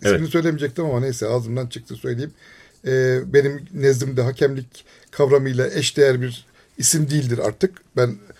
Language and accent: Turkish; Black Sea Region, Turkey; Ben de Karadenizliyim ama ben tedavi oldum diyorum.